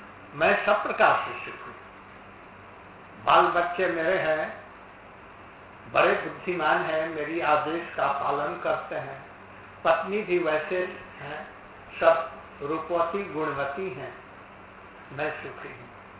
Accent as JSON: {"language": "Hindi", "town": "Mathura", "region": "Uttar Pradesh", "country": "India", "said": "मैं मथुरा का रहने वाला हूँ"}